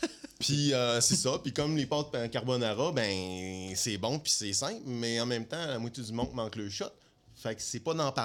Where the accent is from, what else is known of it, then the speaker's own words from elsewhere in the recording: Quebec, Canada; accent: Lac-Saint-Jean; Mon petit accent du Lac-Saint-Jean qui revient.